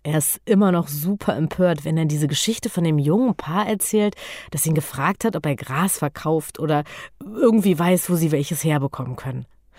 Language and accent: German; Berlin, Germany; Ausgerechnet in meiner Heimatstadt, in der ich mal das Gefühl habe, jeder darf hier genauso sein, wie er will.